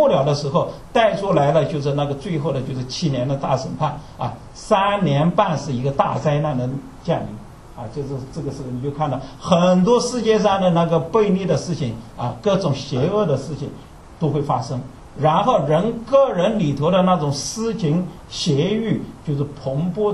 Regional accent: China; now in United States; 或者呢特别我们是从大陆来的一些弟兄姐妹们

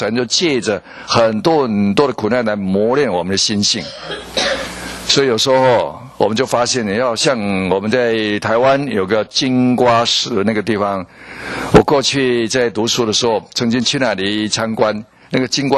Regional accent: United States; 就是我们美国人也说啊 ，no pain no gain。

